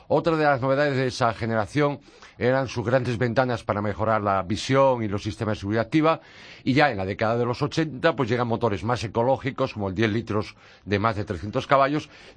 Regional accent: Vigo, Galicia, Spain; Es un modelo fabricado en mi tierra, en concreto en Vigo

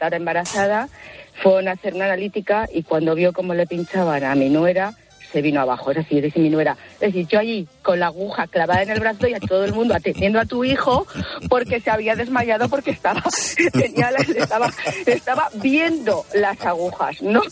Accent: Segovia, Castile and León, Spain; Entonces, bueno, nosotros somos de Segovia.

